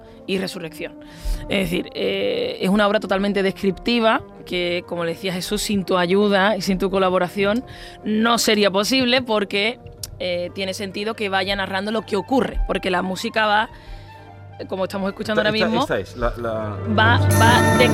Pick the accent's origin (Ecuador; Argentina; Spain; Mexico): Spain; Andalusia; accent: Andalusian; yo creo que tengo acento andaluz, pero un acento andaluz, oye, correcto, ¿no?